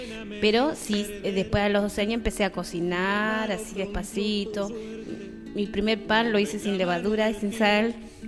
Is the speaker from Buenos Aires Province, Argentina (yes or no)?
yes; La Plata, Buenos Aires Province, Argentina; Sí, yo soy de Los Hornos.